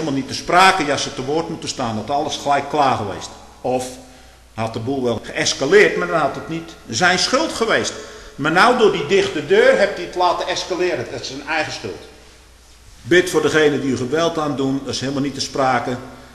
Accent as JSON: {"language": "Dutch", "region": "Overijssel", "country": "Netherlands", "tie": "born or raised there", "said": "Ik groeide op in Veenemuiden."}